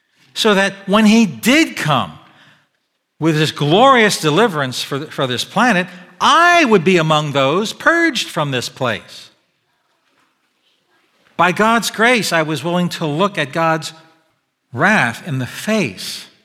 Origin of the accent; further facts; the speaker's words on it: Annapolis, Maryland, United States; Look, I grew up in Annapolis, but today, go Army.